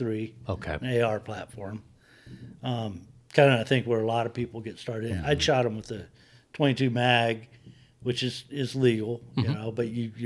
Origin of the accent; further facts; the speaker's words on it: Alabama, United States; I grew up in Alabama, down on the Gulf Coast, and not really from a hunting family.